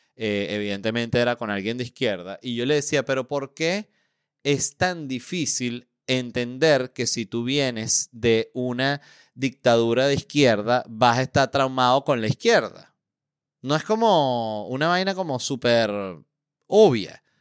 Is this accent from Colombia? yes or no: no; Venezuela; para todas las personas que somos venezolanos, y no solo los venezolanos, nos pasa a todas las personas que venimos de gobiernos autoritarios de izquierda